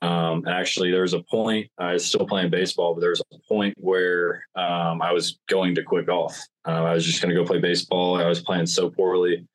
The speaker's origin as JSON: {"language": "English", "town": "Birmingham", "region": "Alabama", "country": "United States", "tie": "born or raised there", "also_born_or_lived": "Greenville", "said": "growing up in Birmingham, I knew everybody. I knew everybody that I went to school with. It was pretty easy to make friends. I played every sport. And I kind of had friends when we moved. I moved in my freshman year. To Greenville."}